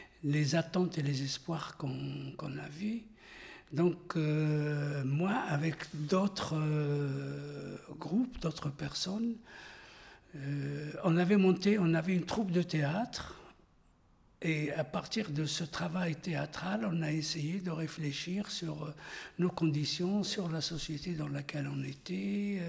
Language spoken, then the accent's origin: French; Oran, Oran Province, Algeria; enfin chez moi en Algérie, à Oran particulièrement, on rencontrait des coopérants, des Français qui nous parlaient de la France.